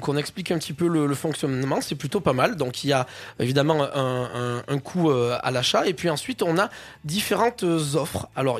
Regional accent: Provence-Alpes-Côte d'Azur, France; même si je viens des Hautes-Alpes

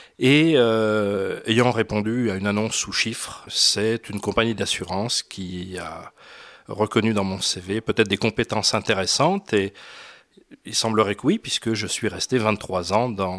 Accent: Auvergne-Rhône-Alpes, France; je suis arrivé dans le pays de Gex à l'âge de 8 ans, mon père étant fonctionnaire international au CERN, et j'ai grandi ici dans le bassin lémanique

